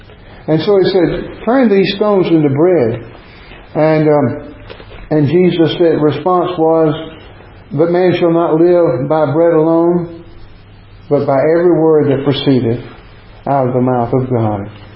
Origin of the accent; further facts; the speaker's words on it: Wrightsville, Georgia, United States; not all that far from where I grew up in Wrightsville, and between there and Macon.